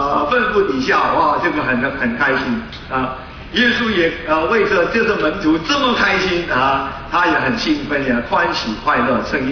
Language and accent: Chinese; China; 然后我们中国人也是一样啊，对不对？我们中国人啊，心中有钱